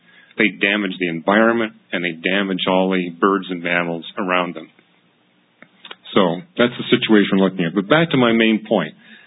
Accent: Vancouver, British Columbia, Canada; When I was growing up in Vancouver, we had a guy who was really psychotically out of control.

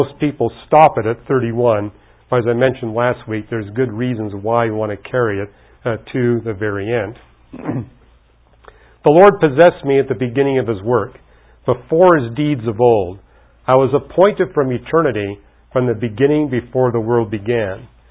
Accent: Canada; I was raised in Canada, didn't know Christians

